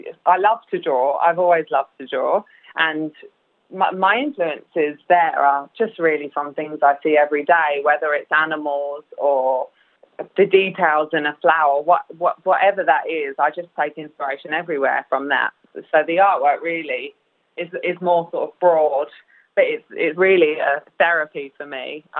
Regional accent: London, United Kingdom; now in Australia; growing up in London, I had this huge Kurdish community around me

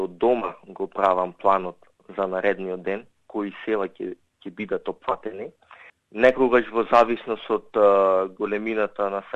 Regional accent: Bitola, Pelagonia, North Macedonia; бидејќи сум од Битола, општината Битола е целосно комплетирана со сите 65 села

